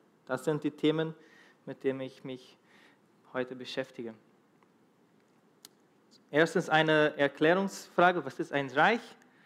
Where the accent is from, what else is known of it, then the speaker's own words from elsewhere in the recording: Brazil; ich bin in Brasilien groß geworden und obwohl ich mit meinen Eltern noch als kleines Kind Deutsch sprach, war mein Wortschatz auf Deutsch nicht so umfangreich.